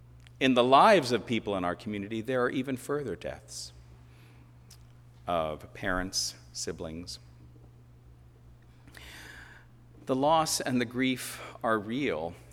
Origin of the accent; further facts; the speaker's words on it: Northeast, United States; I was from the Northeast and we were much more restrained about such things.